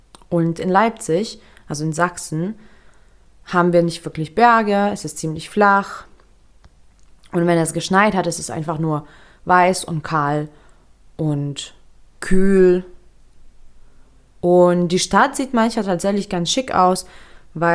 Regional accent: Lithuania; ich bin in Litauen aufgewachsen. Ich bin auch dort geboren und habe mich mein ganzes Leben dort fremd gefühlt.

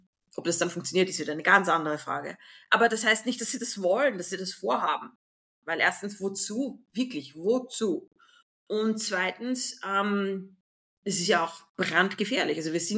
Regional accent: Austria; Ich bin Österreicherin

